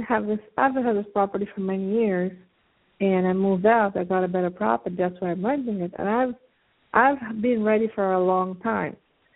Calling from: Pennsylvania, United States; Yes, I'm calling from Pennsylvania.

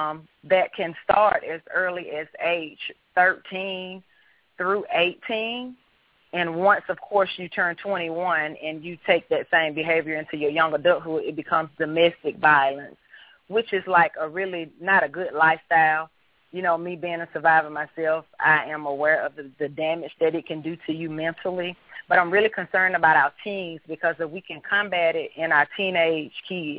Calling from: Valley, Alabama, United States; Hi, Frank. … I'm calling from Valley, Alabama.

